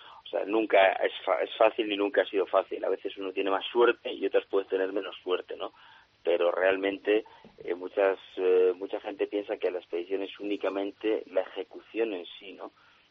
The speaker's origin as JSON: {"language": "Spanish", "country": "Spain", "said": "Somos 3 españoles"}